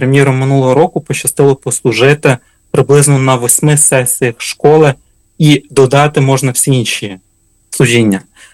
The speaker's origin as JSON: {"language": "Ukrainian", "town": "Chortkiv", "region": "Ternopil Oblast", "country": "Ukraine", "tie": "born or raised there", "said": "вдячний братам і сестрам з мого рідного Чорткова"}